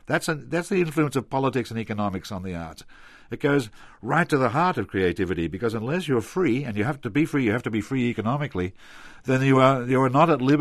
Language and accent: English; Australia; I come from Australia